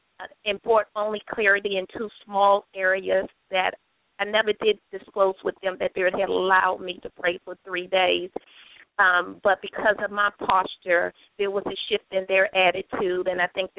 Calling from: Washington, District of Columbia, United States; I'm actually calling from the Washington, D.C. metropolitan area.

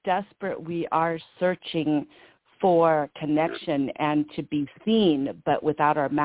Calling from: Anaheim, California, United States; I'm calling from California, from Anaheim

